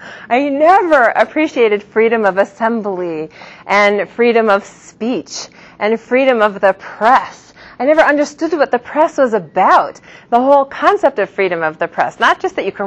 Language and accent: English; United States; even though I was raised in America, I'm a 13th generation American